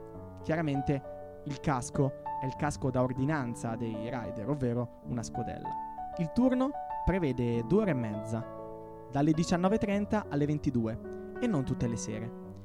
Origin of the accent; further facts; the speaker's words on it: Bologna, Emilia-Romagna, Italy; conosco bene Bologna in quanto bolognese, almeno così millanto